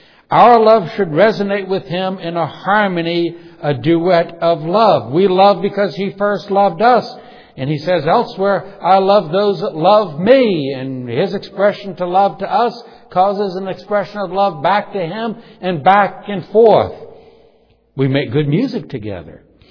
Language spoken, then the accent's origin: English; New Orleans, Louisiana, United States; Or in my hometown in New Orleans. I visited there last year.